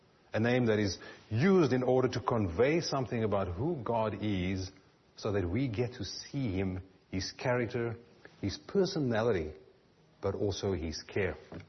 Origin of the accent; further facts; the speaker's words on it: South Africa; You know that I'm from South Africa.